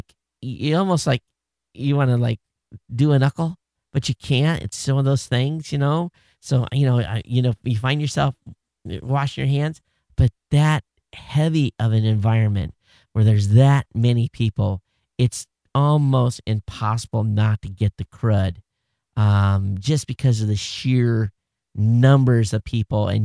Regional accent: Gilbert, Arizona, United States; at least two people from Arizona listening since the last winter from Phoenix, and I'm from Gilbert.

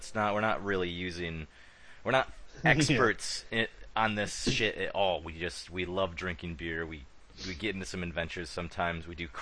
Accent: Grand Rapids, Michigan, United States; So, I'm from Michigan. I'm from Grand Rapids, Michigan

